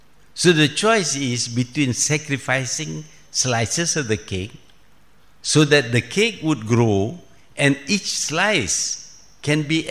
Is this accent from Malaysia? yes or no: yes; Malaysia; I am just a Malaysian.